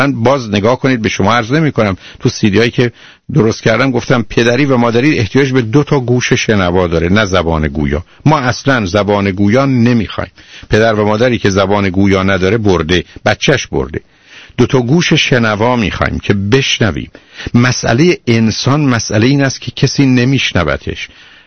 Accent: Iran; now in abroad; من تو ایران بزرگ شدم

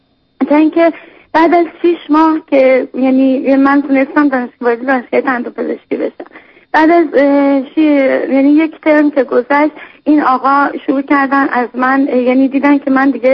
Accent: Tehran, Tehran Province, Iran; من از آذری هستم، یعنی تهران بزرگ شدم و زندگی میکردم

